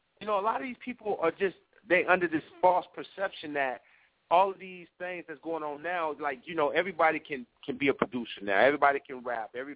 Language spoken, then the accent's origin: English; Oakland, California, United States; And I was like, man, you know, I'm from East Oakland. That's all I know.